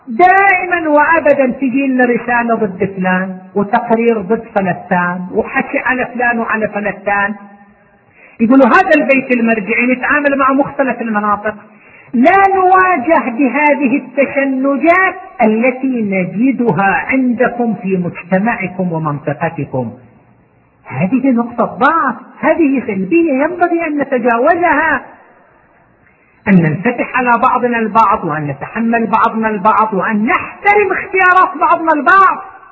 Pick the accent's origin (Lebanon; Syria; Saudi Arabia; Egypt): Saudi Arabia; Qatif, Eastern Province; يعني من الكوفة مو من عائلة … عندنا في القطيف